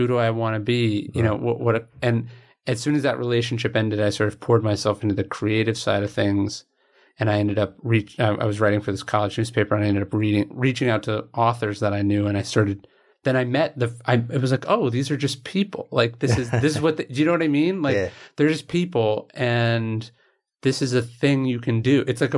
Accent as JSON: {"language": "English", "region": "California", "country": "United States", "tie": "born or raised there", "said": "Yeah, I grew up in right outside Sacramento."}